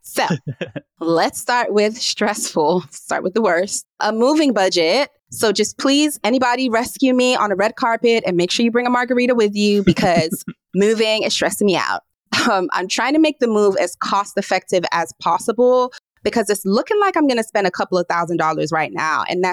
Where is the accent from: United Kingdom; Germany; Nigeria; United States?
Nigeria; I am Nigerian